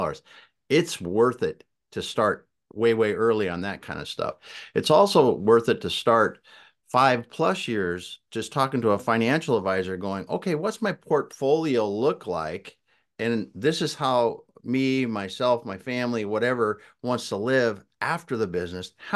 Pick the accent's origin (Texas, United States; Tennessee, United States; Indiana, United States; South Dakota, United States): South Dakota, United States; I grew up in South Dakota on a family farm, had no idea what I was going to do when I went to college